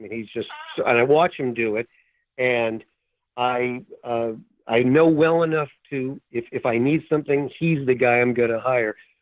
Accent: Minnesota, United States; And it turns out we're both from Minnesota, two Jewish guys from Minnesota.

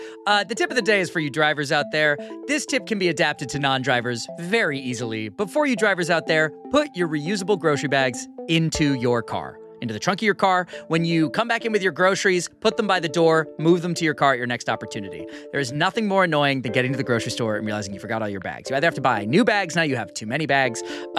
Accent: New York, United States; Just to be clear, I'm a New Yorker for whom this tip applies

